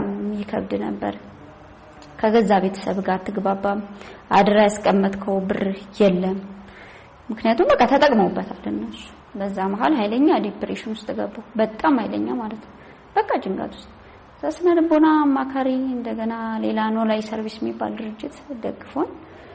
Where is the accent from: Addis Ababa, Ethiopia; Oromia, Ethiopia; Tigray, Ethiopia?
Addis Ababa, Ethiopia; also born or lived in Beirut; ትውልጅ ያደኩት ጨርቆስ አካባቢ ነው።